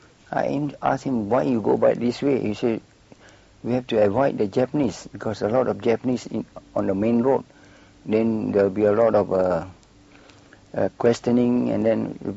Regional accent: Tampin, Negeri Sembilan, Malaysia; So when I reached Thampin, because Thampin is my hometown, you see, Melaka and Thampin.

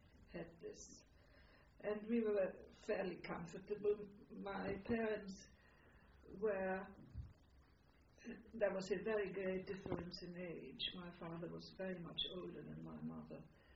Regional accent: Jablonec, Liberec Region, Czechia; I grew up in Jablonec, which is a Czech name, but it was an entirely German part. It was in the Sudets.

